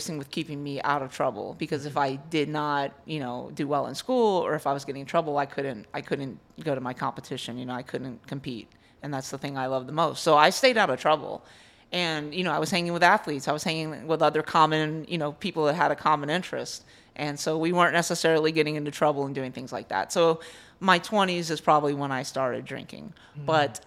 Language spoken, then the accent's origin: English; Miami, Florida, United States; Well, I am a native Floridian. I was born in Miami. I was raised by my dad since I was five.